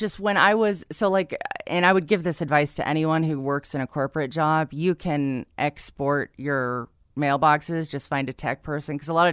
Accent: San Diego, California, United States; I grew up in San Diego, yeah.

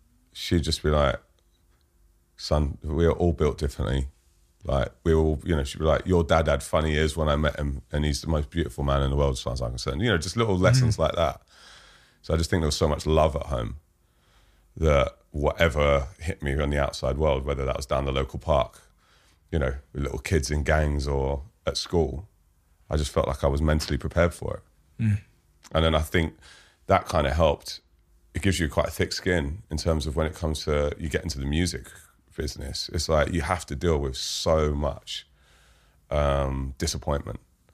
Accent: Fulham, London, United Kingdom; London. I grew up in Fulham. I went to school in Wandsworth.

